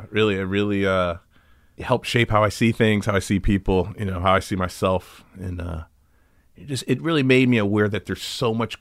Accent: Santa Monica, California, United States; also born or lived in Venice / Beverlywood; I grew up in Santa Monica and Venice, and then we moved to like right off Robertson Boulevard in Beverlywood.

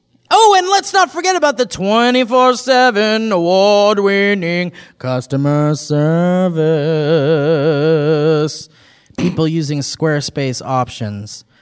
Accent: Austria; now in United Kingdom; I'm from Austria, but study in the UK.

